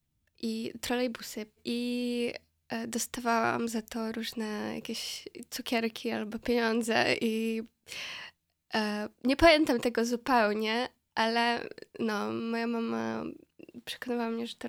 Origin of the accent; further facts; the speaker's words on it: Khmelnytskyi, Khmelnytskyi Oblast, Ukraine; Polish is a second language; moved away as an adult; now in Wrocław, Poland; Pochodzę z miasta, które się nazywa Chmielnicki. Znajduje się pomiędzy Lwowem a Kijowem. Tak, jest gdzieś pomiędzy 400 kilometrów od Lwowa, 400 kilometrów od Kijowa. I przyjechałam do Polski na studia, na polonistyczne.